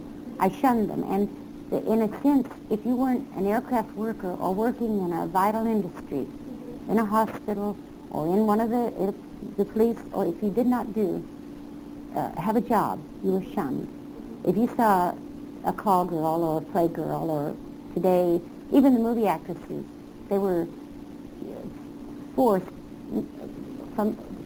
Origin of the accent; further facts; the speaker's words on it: Texas, United States; born there; No, see, I really wasn't from Oklahoma. I was born in Texas.